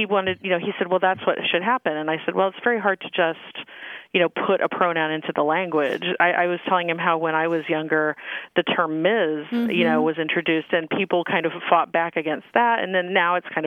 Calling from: San Diego, California, United States; I'm calling from San Diego.

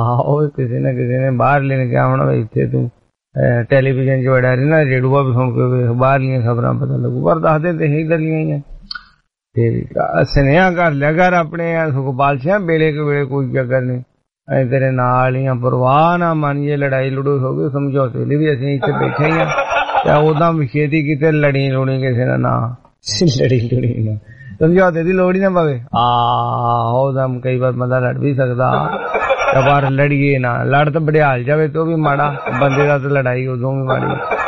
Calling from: Faridkot, Punjab, India; ਤਾਂ ਜੀ ਮੈਂ ਫਰੀਦਕੋਟ ਤੋਂ ਸੁਣਦਾ ਹੁੰਦਾ ਸੀ, ਤੇ ਹੁਣ ਮੈਂ ਇਸ ਵੇਲੇ ਪਹੁੰਚ ਚੁੱਕਿਆ ਜੀ ਸਿਰਣੀ ਦੇ ਪਰਥ ਵਿਆਹ।

